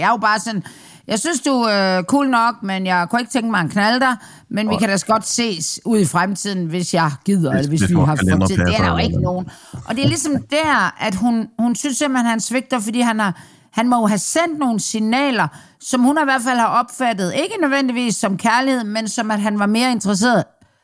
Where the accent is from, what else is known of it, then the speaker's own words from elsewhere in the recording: Jutland, Denmark; Ja, og jeg er sådan jyde.